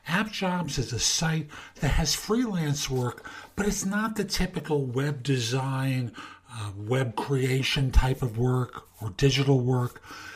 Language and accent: English; New York City, New York, United States; I grew up in New York. Family was working class. And I went to high school at Taft High School in New York, have an undergrad from CCNY in political science.